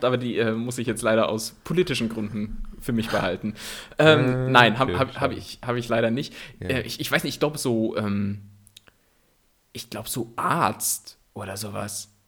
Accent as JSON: {"language": "German", "town": "Landau", "region": "Rhineland-Palatinate", "country": "Germany", "said": "Hier, Landau. Landau, kennst du das? Ist hier so in der Nähe."}